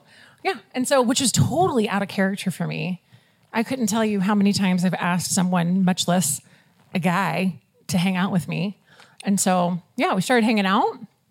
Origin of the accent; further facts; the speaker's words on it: Florida, United States; So we met, I'm from Florida originally. He is from here in Washington.